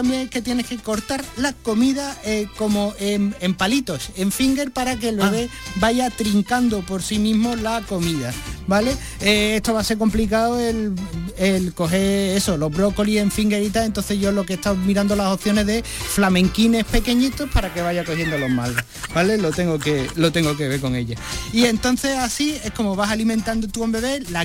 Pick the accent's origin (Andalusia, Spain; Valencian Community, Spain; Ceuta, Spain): Andalusia, Spain; porque somos niños de Andalucía, de nuestra tierra.